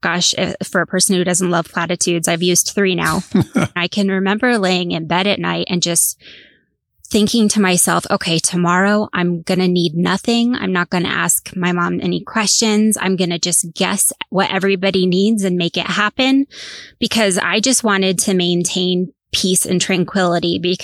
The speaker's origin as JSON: {"language": "English", "region": "Northeast", "country": "United States", "tie": "born or raised there", "said": "A lot of years, we would all of us drive to Florida, which I grew up on the Northeast coast. So we're talking a 20-plus-hour drive."}